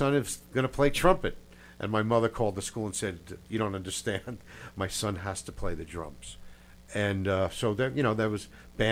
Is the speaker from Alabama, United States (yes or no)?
no; Hicksville, New York, United States; also born or lived in Sunnyside, Queens; Right here in Hicksville. Well, started out in Sunnyside, Queens, and that's actually where I had my first drum lessons.